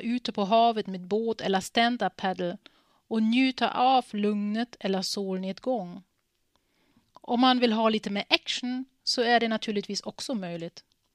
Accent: Germany; Swedish is a second language; now in Sweden; Jag är ju uppvuxen i Tyskland. Min familj och flera vänner lever där.

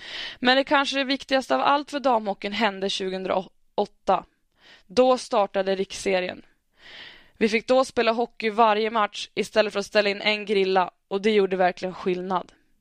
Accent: Kramfors, Västernorrland County, Sweden; Jag tränade på veckorna hemma i Kramfors

